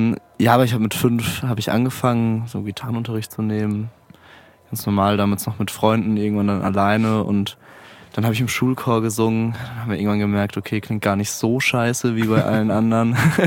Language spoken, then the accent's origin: German; Mannheim, Baden-Württemberg, Germany; now in Frankfurt, Germany; also ich komme aus Mannheim eigentlich.